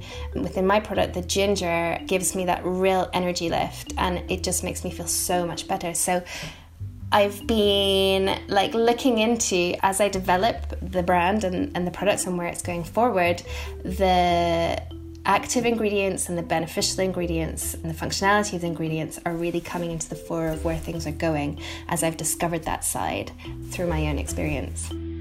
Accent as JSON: {"language": "English", "region": "Scotland", "country": "United Kingdom", "said": "I'm Scottish and love whiskey"}